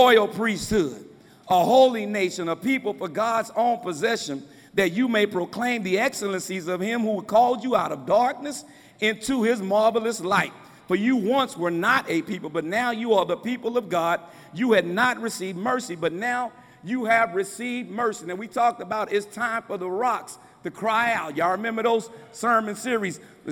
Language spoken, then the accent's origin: English; San Antonio, Texas, United States; I'm from San Antonio. We represent the Spurs.